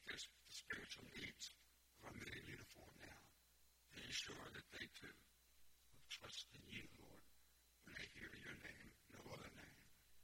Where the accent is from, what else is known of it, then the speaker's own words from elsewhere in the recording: Long Island, New York, United States; I remember as a young person, I'm from Long Island, New York. We live on the south shore of Long Island.